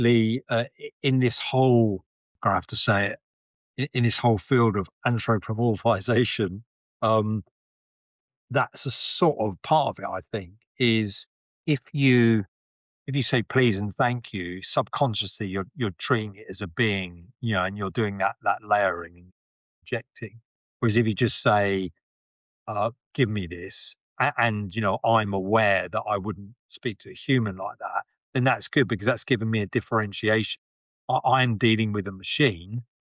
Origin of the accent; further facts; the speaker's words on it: United Kingdom; what you have to throw into that is also being British.